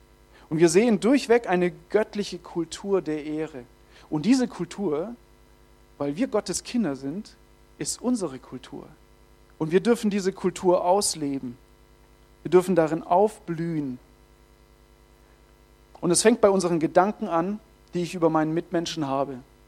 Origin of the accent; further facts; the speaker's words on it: Baden-Württemberg, Germany; Ja, ich bin Schwabe, ich kann sowas.